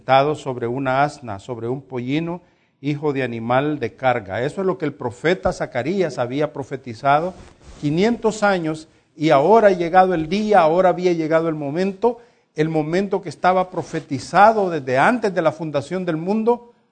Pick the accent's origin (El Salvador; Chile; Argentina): El Salvador; Santa Tecla, La Libertad; en el lugar donde yo me crié, en Santa Tecla, se hacen alfombras.